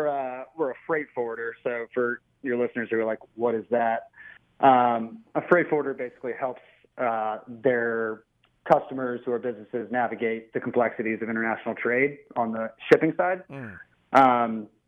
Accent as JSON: {"language": "English", "town": "Chapel Hill", "region": "North Carolina", "country": "United States", "tie": "born or raised there", "said": "Yeah, I grew up in Chapel Hill. So, you know, in the Triangle"}